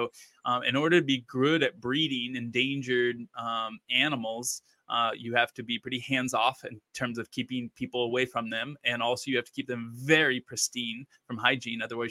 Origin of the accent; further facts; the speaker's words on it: Wichita, Kansas, United States; Well, first of all, it's offensive because I'm from Kansas and I love Kansas.